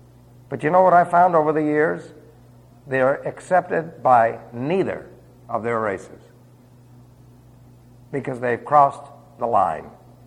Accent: New York City, New York, United States; Well, I wasn't raised in the American way of life. Do you understand? I was raised in New York City.

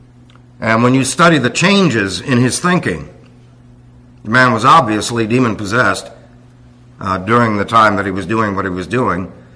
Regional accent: New York, United States; now in Arizona, United States; We have a tape of our three girls when we're coming cross country from New York to Arizona.

